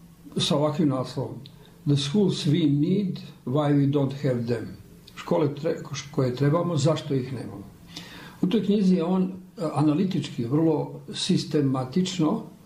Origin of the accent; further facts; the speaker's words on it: Bosnia & Herzegovina; onda smo ovdje na Balkanu, a posebno kod nas u Bosni, naslijedili jedan stereotip